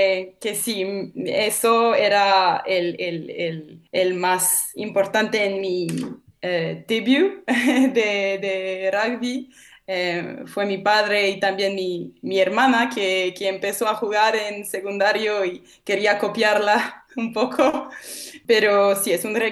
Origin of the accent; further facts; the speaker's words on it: Quebec, Canada; born there; Spanish is a second language; mi padre es argentino, nació en Buenos Aires y yo nací en Quebec, en Canadá, como mi madre. Mi madre es quebequense. Mi padre y mi madre se encontraron en Canadá durante sus estudios en la universidad.